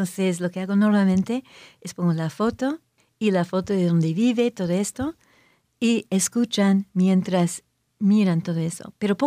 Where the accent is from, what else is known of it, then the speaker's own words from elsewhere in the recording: Montreal, Quebec, Canada; Spanish is a second language; como yo hice la tesis doctoral en Montreal, de donde soy